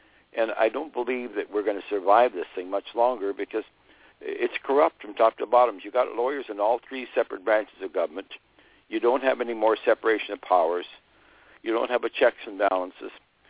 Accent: Miami, Florida, United States; I'm from Miami, Florida.

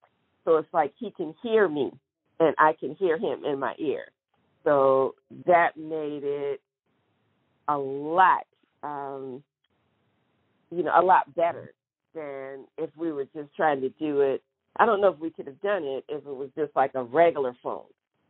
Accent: South Carolina, United States; I'm originally from South Carolina

